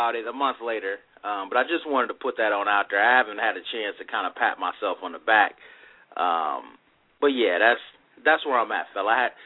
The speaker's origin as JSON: {"language": "English", "town": "Kalamazoo", "region": "Michigan", "country": "United States", "said": "Devon and I are both from Michigan. Devon is from Ann Arbor. I'm from Kalamazoo."}